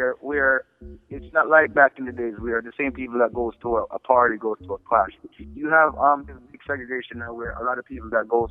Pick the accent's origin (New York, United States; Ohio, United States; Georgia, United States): New York, United States; we're from New York and we're fairly popular here